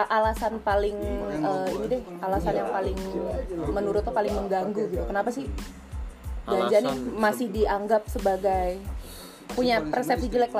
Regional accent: Makassar, South Sulawesi, Indonesia; Gue orang Makassar.

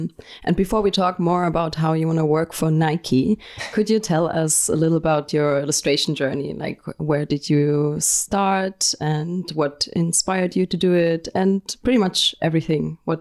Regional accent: Berlin, Germany; I'm an illustrator from Berlin.

